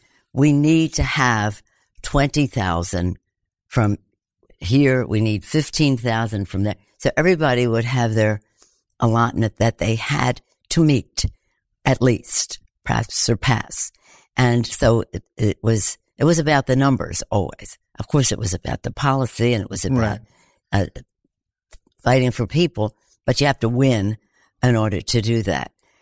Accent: Baltimore, Maryland, United States; when I was born, my father was in Congress from Baltimore, and when I was 7 years old, in first grade, he became the mayor of Baltimore.

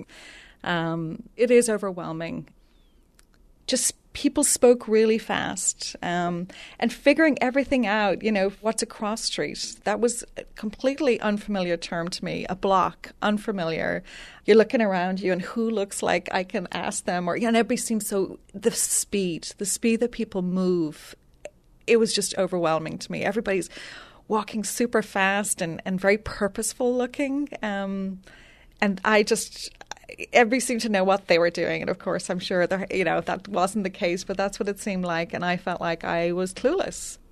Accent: Dublin, Leinster, Ireland; now in United States; I'm from North Dublin. I'm from a working-class family in a working-class neighborhood.

